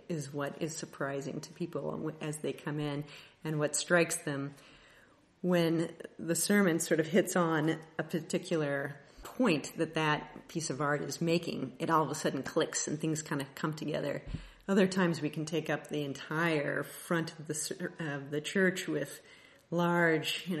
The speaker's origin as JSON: {"language": "English", "town": "Kansas City", "country": "United States", "said": "I am from the Kansas City area."}